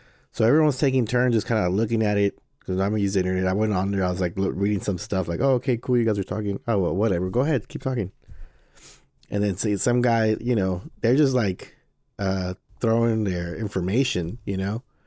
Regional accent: Ohio, United States; yeah, I'm from Ohio and from my farmer's boy, blah, blah, blah.

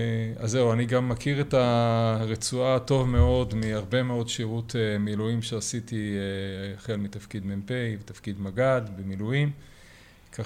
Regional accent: Sa'ad, Southern District, Israel; אני יליד קיבוץ סעד. סעד היום היא בכותרות, סעד היא בעוטף.

